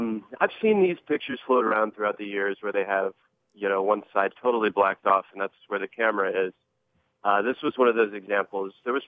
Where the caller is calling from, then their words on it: Knoxville, Tennessee, United States; I'm calling out of Knoxville, Tennessee.